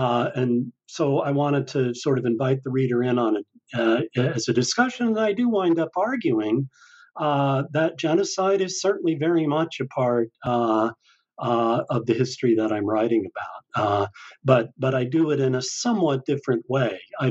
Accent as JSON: {"language": "English", "town": "Salt Lake City", "region": "Utah", "country": "United States", "tie": "born or raised there", "said": "I grew up in Salt Lake City, Utah, and did my undergraduate work at the University of Utah in English."}